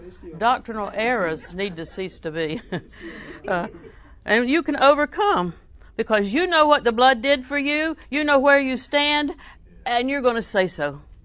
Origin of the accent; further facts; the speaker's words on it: Winter Haven, Florida, United States; also born or lived in Auburndale; Now, I was born in the Winter Haven Hospital and raised in Winter Haven on 24th Street before we moved to Auburndale. And Auburndale is actually my home.